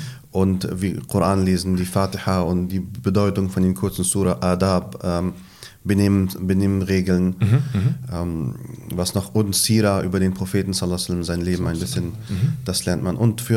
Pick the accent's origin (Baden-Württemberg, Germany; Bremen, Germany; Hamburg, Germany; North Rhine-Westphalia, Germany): Bremen, Germany; Ich bin in Deutschland, in Bremen aufgewachsen und habe nach meinem Abitur das Interesse gehabt